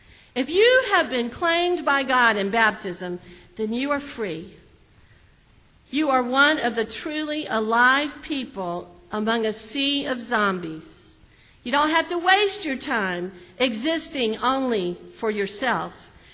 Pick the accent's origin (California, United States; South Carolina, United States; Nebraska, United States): South Carolina, United States; I come from a football family. But I became a Clemson fan, and I'm from South Carolina originally.